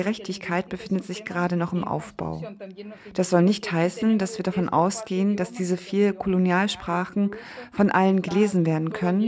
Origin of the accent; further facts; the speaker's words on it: Brazil; Ich komme aus Brasilien